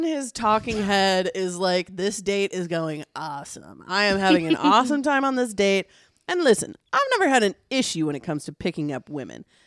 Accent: New Jersey, United States; I'm from Jersey. Yeah, that's cool. You're from Jersey. Jersey Shore.

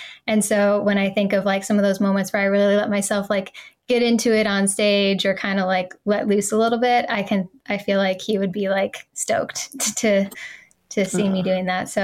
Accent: Wisconsin, United States; I grew up in Wisconsin, and moving to LA, it's a big change.

